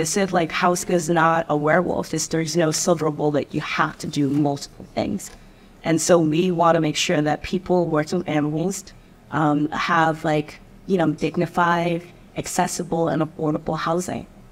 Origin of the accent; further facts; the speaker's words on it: San Francisco, California, United States; I come from San Francisco